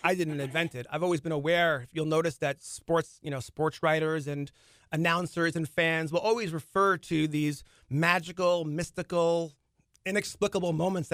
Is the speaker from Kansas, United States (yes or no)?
yes; Leawood, Kansas, United States; I was floating over my hometown of Leawood, Kansas.